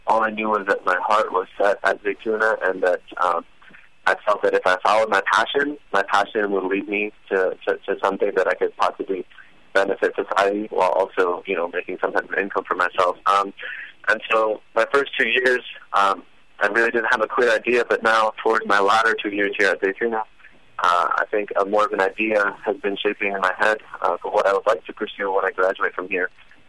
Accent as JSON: {"language": "English", "country": "United States", "said": "I was just talking about how we, as an American Muslim culture, are going to approach that issue"}